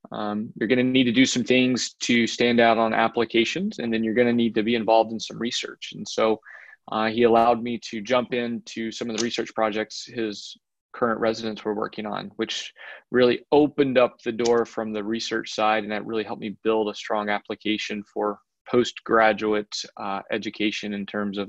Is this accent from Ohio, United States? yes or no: no; Georgia, United States; And so I, being from North Georgia, took a job back in my hometown in Chattanooga, Tennessee.